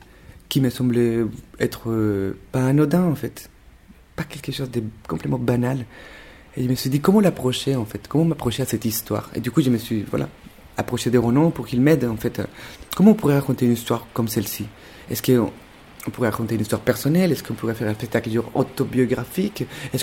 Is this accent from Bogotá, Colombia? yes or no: yes; Bogotá, Colombia; Alors moi, je viens de Colombie. Je suis né à Bogota.